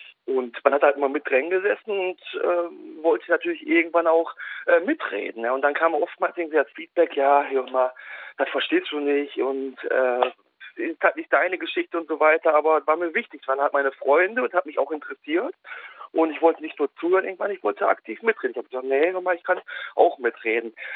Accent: Oberhausen, North Rhine-Westphalia, Germany; Also ich bin aufgewachsen im Ruhrgebiet in Oberhausen, in NRW und aufgewachsen halt unter vielen türkisch-kurdischstämmigen jungen Menschen eigentlich nur eine Zeit lang, wo ich eigentlich der Einzige war, irgendwie, der keinen Migrations-Background

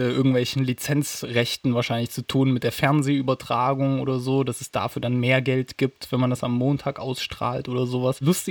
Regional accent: Jena, Thuringia, Germany; von dem Verein aus meiner Heimatstadt, vom FCC Carl Zeiss Jena

